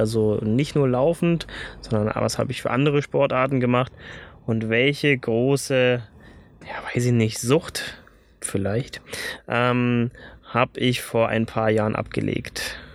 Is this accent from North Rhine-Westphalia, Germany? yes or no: no; Berlin, Germany; also born or lived in Herrenberg; Und dann sind wir aus Süddeutschland weggezogen, also aus Herrenberg, da bin ich übrigens geboren, weggezogen nach Berlin, nach Spandau.